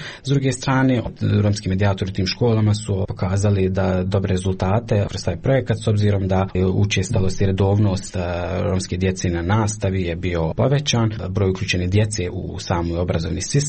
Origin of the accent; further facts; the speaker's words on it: Kakanj, Zenica-Doboj Canton, Bosnia & Herzegovina; dolazim iz Kaknje